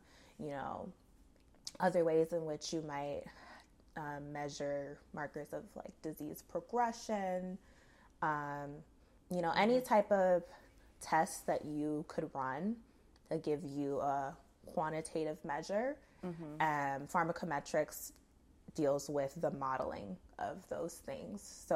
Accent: Boston, Massachusetts, United States; So I'm from Boston, but funny enough, I was originally born here while my father was working at the FDA.

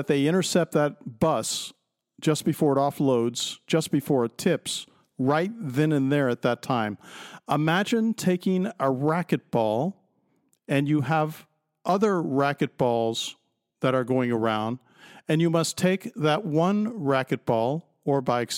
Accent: United States; When I say we're, I'm speaking as an American.

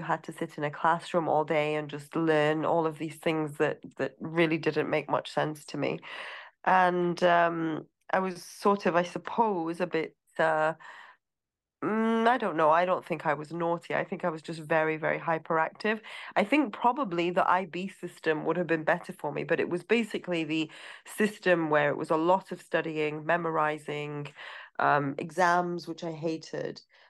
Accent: Riyadh, Riyadh Province, Saudi Arabia; I grew up in Riyadh in Saudi Arabia. And my mom was a teacher and then a head teacher at the school that I was at.

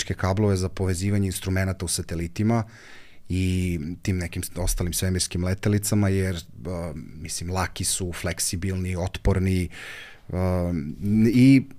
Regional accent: Serbia; Mislim, znaš, dobro, mi smo Srbi

